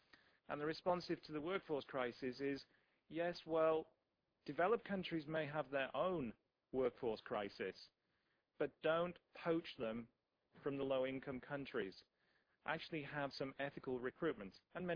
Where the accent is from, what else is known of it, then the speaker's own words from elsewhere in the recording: United Kingdom; Obviously, being British, actually not too surprising